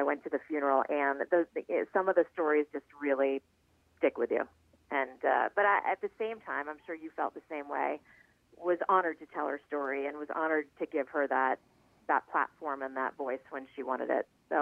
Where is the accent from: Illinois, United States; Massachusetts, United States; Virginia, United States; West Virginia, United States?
Massachusetts, United States; Boston; I approached him at an event at Mohegan Sun, and I'm from Boston, and we're about the same age